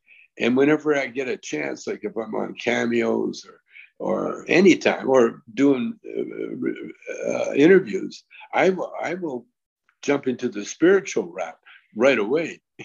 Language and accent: English; Canada; I'm a Canadian.